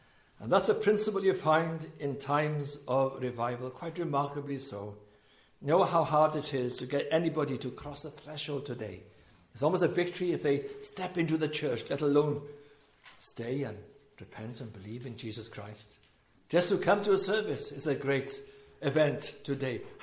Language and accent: English; Wales, United Kingdom; But I am from Wales, so what can I do? I know my own history.